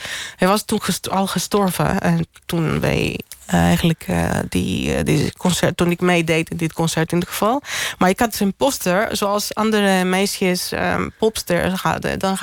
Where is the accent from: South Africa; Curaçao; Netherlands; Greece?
Greece; Toen ik klein was in Griekenland.